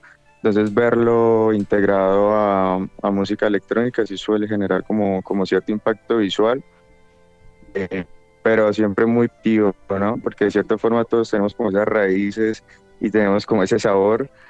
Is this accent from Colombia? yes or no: yes; Santander, Colombia; Ajá, yo soy santandereano.